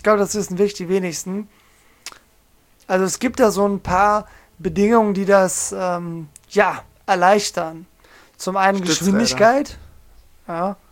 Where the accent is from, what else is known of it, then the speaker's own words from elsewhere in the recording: North Rhine-Westphalia, Germany; Also ich komme ja hier aus Nordrhein-Westfalen, Oberbergischer Kreis für alle Ortskundigen.